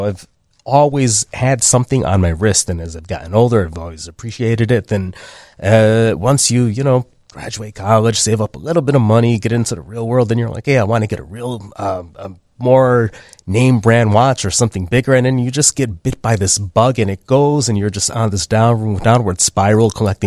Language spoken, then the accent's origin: English; Chicago, Illinois, United States; it was something that I got into from my father, just growing up in Chicago